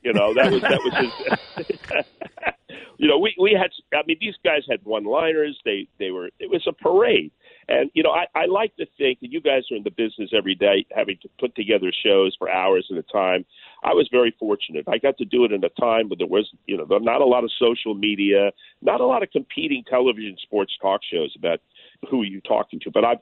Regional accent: Miami Beach, Florida, United States; I grew up in Miami Beach, Florida, as a kid.

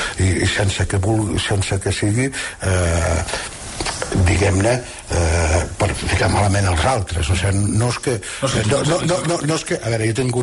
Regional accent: Lleida, Catalonia, Spain; és casa meva, és la meva ciutat, jo sóc més lleidatà que el castell, és a dir, jo adoro Lleida

